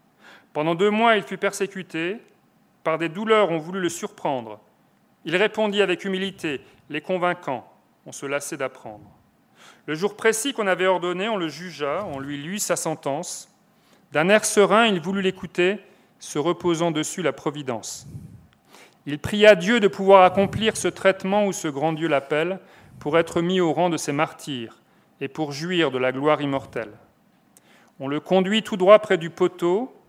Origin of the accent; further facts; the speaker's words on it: East, France; parce que moi je suis de l'Est, donc c'était autre chose à cet endroit-là